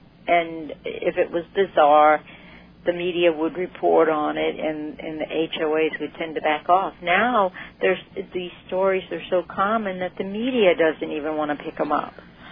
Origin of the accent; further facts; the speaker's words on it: Louisiana, United States; I'm from Louisiana where dead people vote.